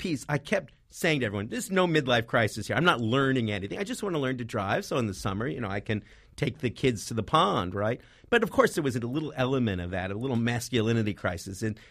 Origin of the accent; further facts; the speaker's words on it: Montreal, Quebec, Canada; moved away as an adult; No, I grew up in Canada, in Montreal, and my parents happened to live very near the university where they worked.